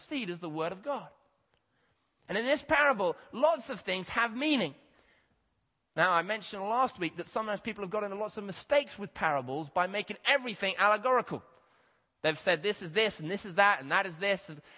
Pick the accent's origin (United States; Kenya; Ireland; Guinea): Kenya; but as I said, I grew up in Kenya where they get these black kites.